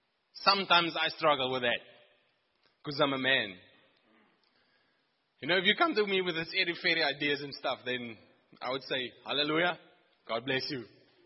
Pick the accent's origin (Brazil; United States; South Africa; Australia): South Africa; Free State; now in Cape Town, South Africa; Now, I come from the Free State. I've been living in Cape Town now for 10 years.